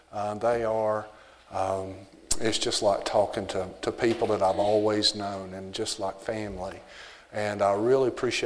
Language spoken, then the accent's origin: English; the South, United States; accent: southern; now in Australia; And my accent, my southern accent, it does get worse when I'm around my brother and my other family and all the people that I grew up with.